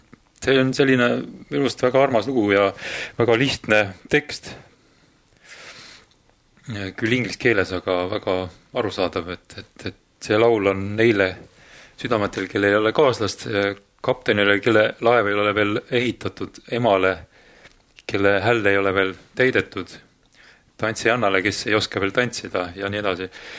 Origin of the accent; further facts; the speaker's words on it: Kehtna, Rapla County, Estonia; Olen pärit Raplamalt Kehtnast